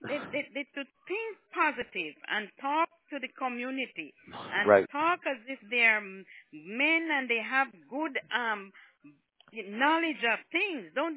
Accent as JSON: {"language": "English", "country": "Jamaica", "said": "Jamaican. I went to England. I go to Canada. I try to travel as much as I can, you know? I'm a born Jamaican."}